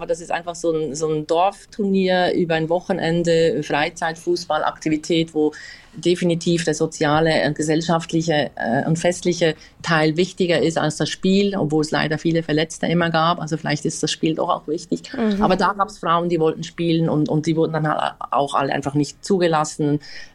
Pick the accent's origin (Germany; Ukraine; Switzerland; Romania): Switzerland; Bern; dass es in Bern, der Hauptstadt der Schweiz, wo ich aufgewachsen bin, tatsächlich ein Frauenteam gab